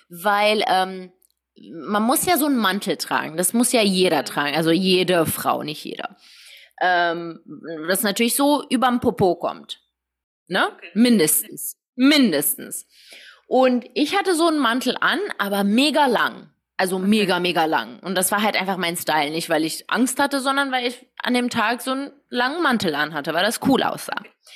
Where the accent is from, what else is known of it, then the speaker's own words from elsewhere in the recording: Germany; ich bin halt in Deutschland aufgewachsen. Wir wussten, dass wir nicht mehr in den Iran zurück können.